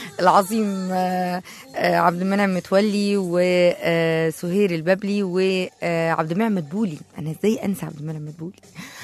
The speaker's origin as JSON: {"language": "Arabic", "town": "Tanta", "region": "Gharbia", "country": "Egypt", "tie": "born or raised there", "said": "المدلعة تبقى في طنطا طبعا، بلدي طنطا،"}